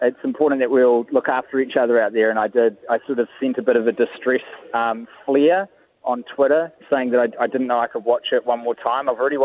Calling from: Auckland, New Zealand

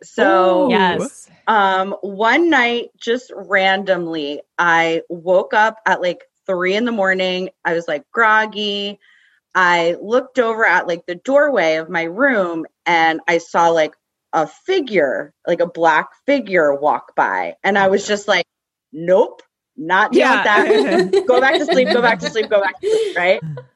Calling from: New Jersey, United States; I'm calling from Jersey.

